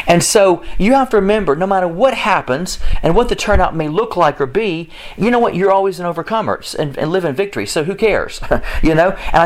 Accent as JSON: {"language": "English", "region": "Alabama", "country": "United States", "tie": "born or raised there", "said": "those in my home state of Alabama"}